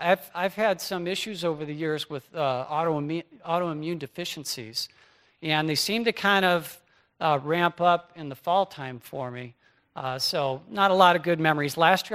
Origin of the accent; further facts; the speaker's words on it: California, United States; now in Michigan, United States; Now, I grew up in Southern California. I remember the first fall I spent here in Michigan